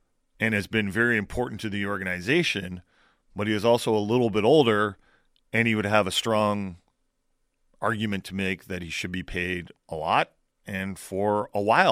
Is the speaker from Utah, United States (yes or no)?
yes; Utah, United States; I want to do something cool for Utah. I want to do something cool for my home state.